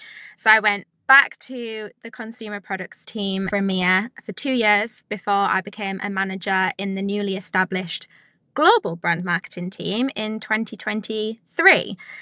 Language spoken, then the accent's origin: English; United Kingdom; If you can't tell by my accent, I'm from the UK.